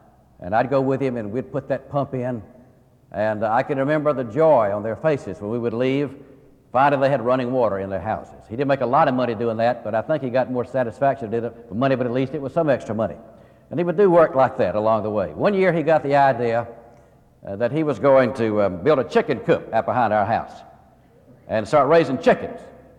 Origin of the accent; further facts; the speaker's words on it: South Carolina, United States; I grew up in South Carolina, even though I was gone from that state for many years. Invited to come back exactly 10 years ago.